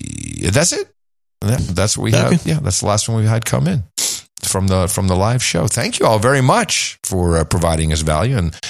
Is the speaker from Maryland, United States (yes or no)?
no; Miami, Florida, United States; Yes, we're from Miami.